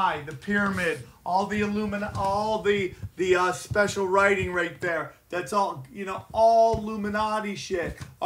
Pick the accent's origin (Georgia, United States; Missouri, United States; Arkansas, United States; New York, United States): New York, United States; Syracuse; I'm from upstate New York, dude.